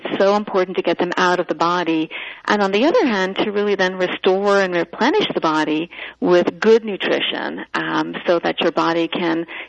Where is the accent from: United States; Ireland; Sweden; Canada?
Ireland; I grew up in Ireland, and, you know, at that time, a lot of homes were actually heated with coal fires.